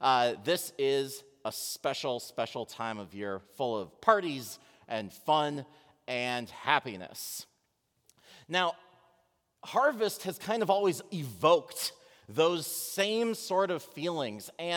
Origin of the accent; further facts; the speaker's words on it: San Jose, California, United States; I grew up in California. I moved here from California.